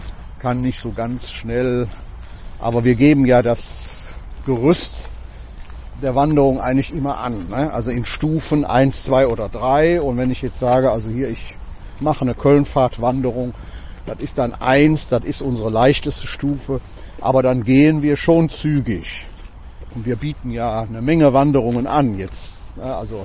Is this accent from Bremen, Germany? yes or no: no; Cologne, North Rhine-Westphalia, Germany; als Kölner